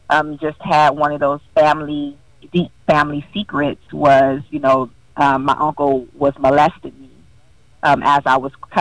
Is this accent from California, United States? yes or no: no; Akron, Ohio, United States; I am from the hometown. My hometown is Akron, Ohio.